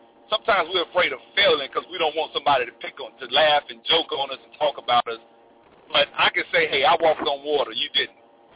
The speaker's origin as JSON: {"language": "English", "town": "Montgomery", "region": "Alabama", "country": "United States", "said": "Because right now, I'm from Montgomery, we got the Hyundai plant, and they've bought up the whole city."}